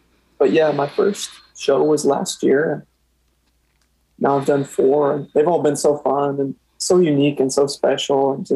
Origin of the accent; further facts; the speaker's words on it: Decatur, United States; also born or lived in California; and then moved to Decatur when I was like, I don't know, probably first grade. So it's pretty much my hometown at this point, but I'm not born there or anything.